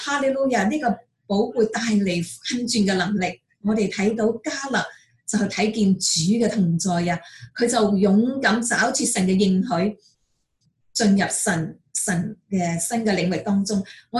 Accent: China; 他不是好像我们中国人口里说谦卑，但是其实心很想

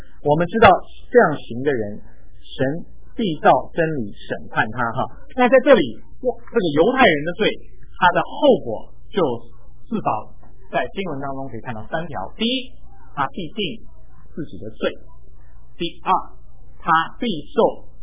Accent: China; 包括我们中国人，就是外邦人。

